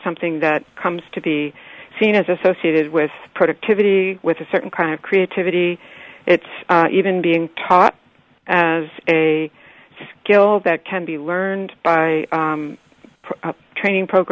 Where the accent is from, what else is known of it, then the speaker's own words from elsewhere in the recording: New York, United States; Here in New York, we're all bipolar, mildly speaking.